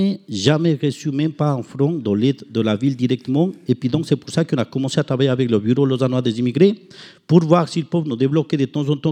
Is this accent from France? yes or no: no; Ecuador; Vous voyez des personnes âgées qui là-bas, chez nous en Équateur, par exemple, et puis je pense que même ici